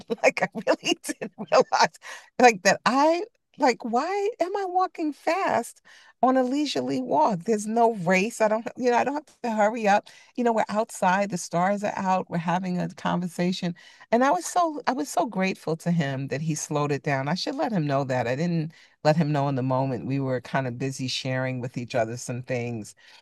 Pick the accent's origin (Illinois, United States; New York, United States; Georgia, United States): New York, United States; New York City; It got exacerbated growing up in New York, which is just a very speedy city.